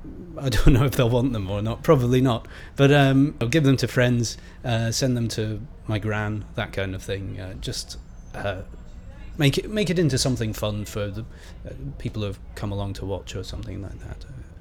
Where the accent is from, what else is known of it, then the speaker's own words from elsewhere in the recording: Aberdeen, Scotland, United Kingdom; moved away as an adult; now in London, United Kingdom; Yeah, I've been in Aberdeen and brought up in Aberdeen till I was 18. And then, I mean, my family still live in Aberdeen, so I'm still back in Aberdeen a lot.